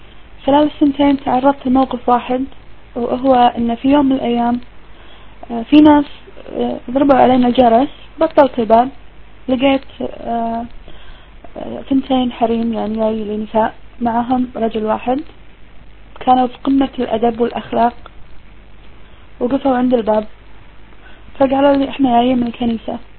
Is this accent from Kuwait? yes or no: yes; Kuwait; وكنت انا كويتيه عموما، ما عندي مشكله ان انا اقول ان انا كويتيه. كنت موجوده خارج الكويت، كنت مسافره على اساس ان دراسه في امريكا